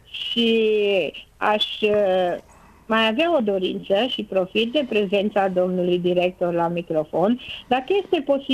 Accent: Timișoara, Timiș County, Romania; sunt din Timișoara.

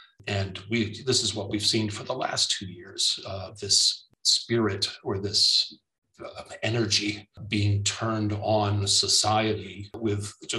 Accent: Florida, United States; born there; I was born in Florida, ran away to San Francisco for a while.

